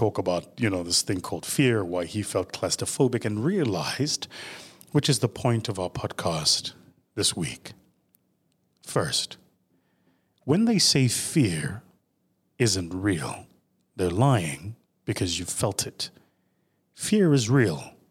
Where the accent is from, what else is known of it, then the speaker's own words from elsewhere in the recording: South Africa; first language Zulu; English is a second language; If I count it down in my native language, if I count it down in isiZulu, it's definitely going to work.